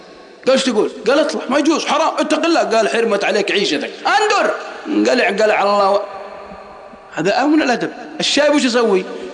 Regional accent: Al-Qassim, Saudi Arabia; والله أني أعرف ناس عندنا في القصيم

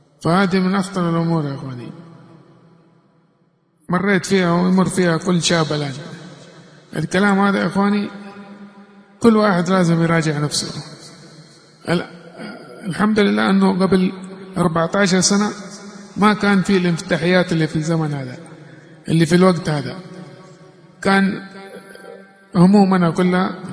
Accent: Mecca, Makkah Province, Saudi Arabia; also born or lived in Yemen; مواليد مكة المكرمة, تربيت في اليمن 10 سنوات، طفولتي كانت في اليمن، كانت من أسعد أيام مرت علي في حياتي. ثم رجعت إلى السعودية، فكبرت ونشأت

